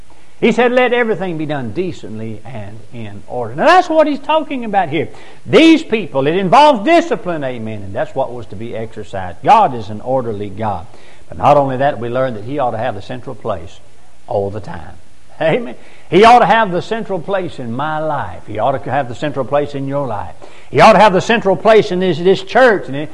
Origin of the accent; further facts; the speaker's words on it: Gulfport, Mississippi, United States; born there; I could have been born in South Africa. I could have been born in Ethiopia, Bangladesh, or Thailand. But I was born in Gulfport, Mississippi.